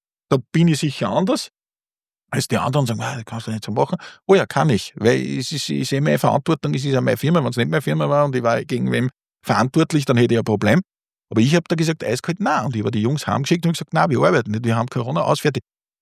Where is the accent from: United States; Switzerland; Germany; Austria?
Austria; Upper Austria; aber bin da sehr stolz als Oberösterreicher.